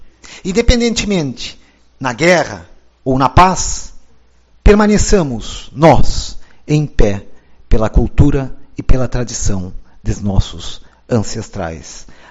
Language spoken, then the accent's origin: Portuguese; Rio Grande do Sul, Brazil; Vem que quando nós algo que nos toca como gaúchos, nós damos o passo à frente primeiro.